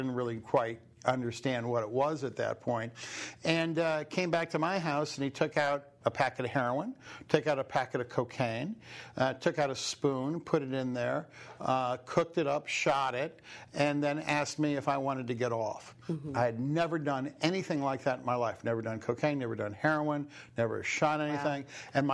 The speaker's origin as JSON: {"language": "English", "region": "New York", "country": "United States", "tie": "born or raised there", "lives_now": "Los Angeles, United States", "said": "I grew up, I live in L.A. now, but I grew up here in New York, and I grew up in a pretty, successful family."}